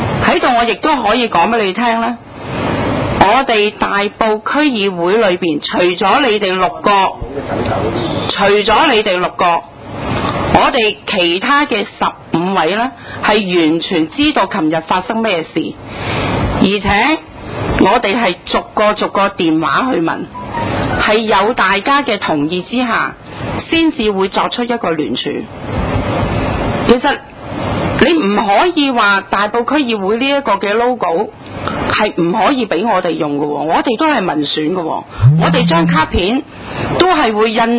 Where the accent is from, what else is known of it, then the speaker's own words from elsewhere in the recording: Hong Kong, China; 作為一個中國人，很清楚明白呢香港回歸中華人民共和國的歷史的